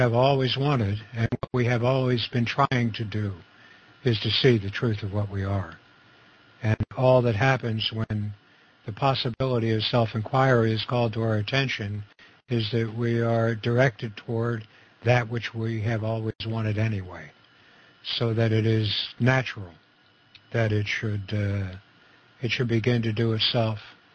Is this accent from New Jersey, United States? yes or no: yes; Camden, New Jersey, United States; I'm from New Jersey, too. I was born and raised in Camden.